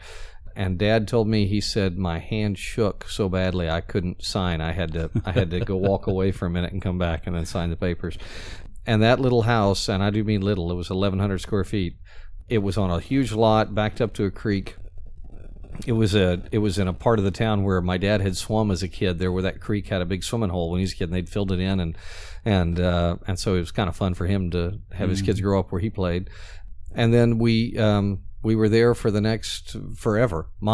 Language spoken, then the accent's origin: English; Bethany, Oklahoma, United States; I grew up in Bethany, Oklahoma.